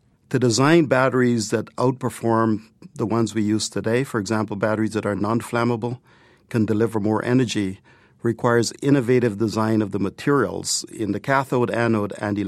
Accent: Guyana; So I grew up in Guyana, which is in South America, a very tiny country. I grew up very close to the mining sector.

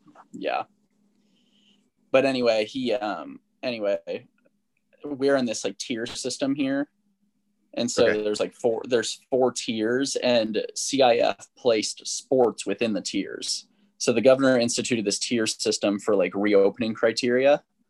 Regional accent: Illinois, United States; I'm from the Midwest. I'm from Illinois.

